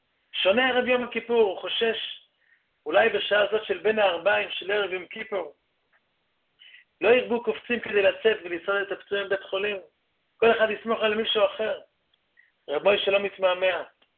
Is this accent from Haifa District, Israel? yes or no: yes; Haifa, Haifa District, Israel; שגם אני, בתור חיפאי, זכיתי להכיר אותו